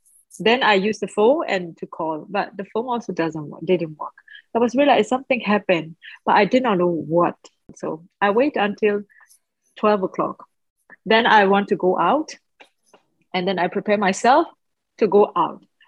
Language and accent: English; Myanmar; English is a second language; I'm from Myanmar. I'm 33 years old.